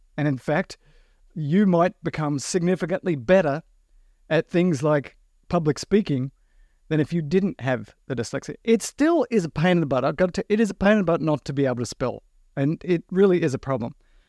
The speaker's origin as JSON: {"language": "English", "country": "Australia", "tie": "born or raised there", "said": "I grew up in Australia in the outback in the 1960s and 70s."}